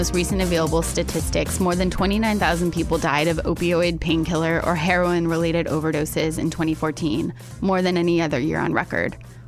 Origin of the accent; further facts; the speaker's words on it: Ohio, United States; My home state.